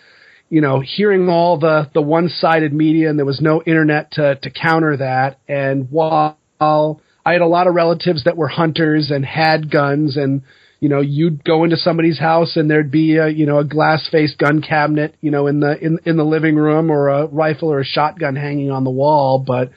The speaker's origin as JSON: {"language": "English", "town": "Portland", "region": "Maine", "country": "United States", "tie": "born or raised there", "said": "So I was born in Portland, Maine, which growing up there, people would refer to as North Massachusetts, which I would get very, very upset at when people would call me that because Mainers and Massachusetts people have quite a rival."}